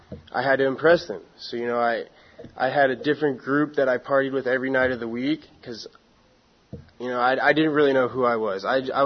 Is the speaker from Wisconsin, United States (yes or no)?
no; San Diego, California, United States; I grew up here in San Diego. You know, I had a normal childhood.